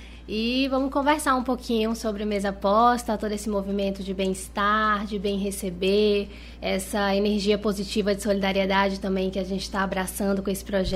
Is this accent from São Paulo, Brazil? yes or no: no; Ilhéus, Bahia, Brazil; also born or lived in Canavieiras; lá em Canavieiras, Bahia, que é a terra da minha avó, a terra da minha mãe também. É, fui criada lá também, né? Sou aqui de Ilhéus, mas passava muitos finais de semana por lá.